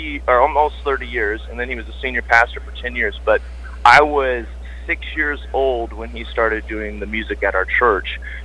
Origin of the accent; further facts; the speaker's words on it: Illinois, United States; When I was 16 years old, my dad was the music minister at the church we grew up there in Illinois.